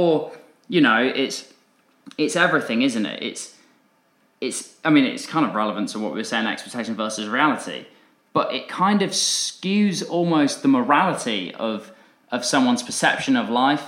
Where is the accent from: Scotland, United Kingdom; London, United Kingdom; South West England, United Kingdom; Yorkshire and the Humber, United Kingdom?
South West England, United Kingdom; I grew up in Dorset